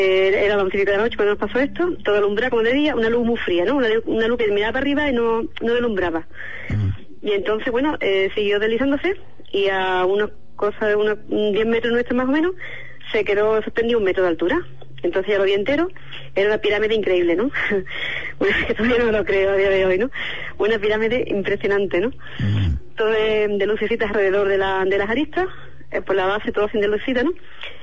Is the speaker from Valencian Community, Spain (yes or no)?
no; Andalusia, Spain; Sí, de Andalucía.